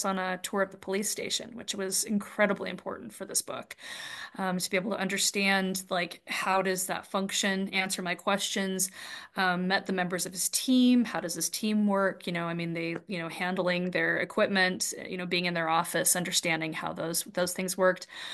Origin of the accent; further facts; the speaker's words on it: United States; I would definitely be unsafe as an American, you know, as a foreigner walking around.